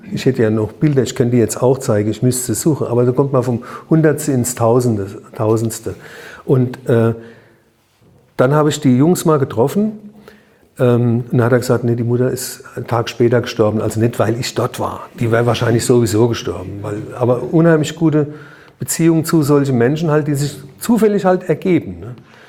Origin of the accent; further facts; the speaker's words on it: Germany; ich bin aus Deutschland